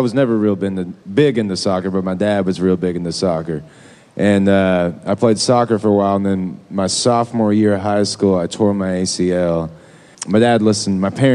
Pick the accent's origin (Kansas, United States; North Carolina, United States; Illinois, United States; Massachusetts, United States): Illinois, United States; Decatur; now in Denton, United States; Yeah, I'm from Decatur, Illinois, which my parents are listening online right now.